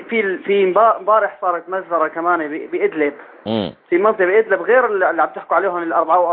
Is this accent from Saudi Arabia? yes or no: no; Hama, Hama Governorate, Syria; أنا من حماة.